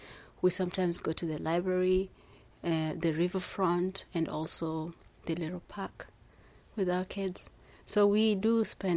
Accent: Tanzania; English is a second language; now in Old Chatham, United States; I'm from Tanzania, but I live in Chatham, Old Chatham, New York now

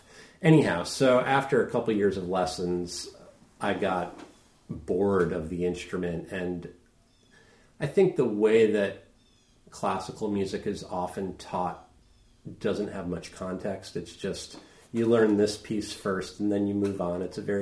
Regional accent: Queens, New York, United States; even though I grew up in Queens, New York, I always thought of myself as more of a rural person.

